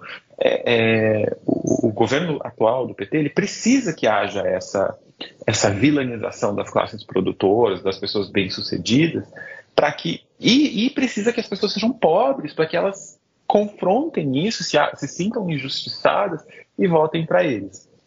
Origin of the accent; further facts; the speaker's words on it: Brazil; A percepção que eu tenho como brasileiro é que não.